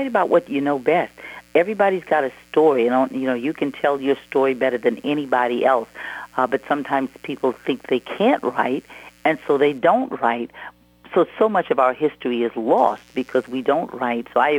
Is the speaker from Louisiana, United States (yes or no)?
yes; Louisiana, United States; I'm from Louisiana, and I usually tell them you don't add anything after the cook finishes a dish because it's insulting.